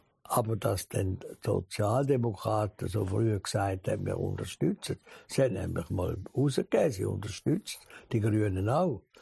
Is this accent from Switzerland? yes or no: yes; Switzerland; Aber wir sind Schweizer, die Generation, Mutter und Vater.